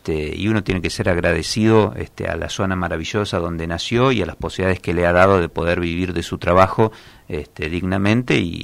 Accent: General Madariaga, Buenos Aires Province, Argentina; de mi pueblo natal, de Madariaga, me sentí decepcionado

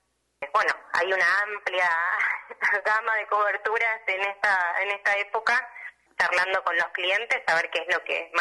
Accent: San Miguel, Buenos Aires Province, Argentina; como vengo de Buenos Aires, de San Miguel, los riesgos de acá que no son los mismos que los que hay allá.

